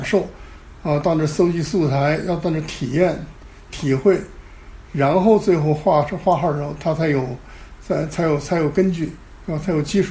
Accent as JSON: {"language": "Chinese", "country": "China", "tie": "born or raised there", "moved": "as an adult", "lives_now": "Australia", "said": "我呢是从小在国内长大，然后又经历了从文化大革命到整个文革后期"}